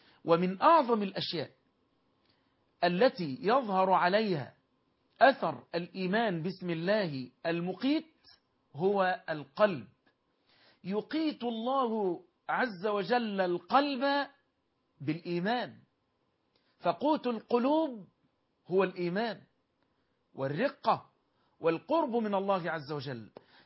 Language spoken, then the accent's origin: Arabic; Egypt; بلدنا مصر